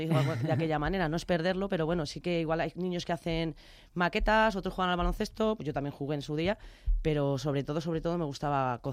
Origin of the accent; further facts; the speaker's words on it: Madrid, Community of Madrid, Spain; Soy de Chamberí, que es casi lo mismo.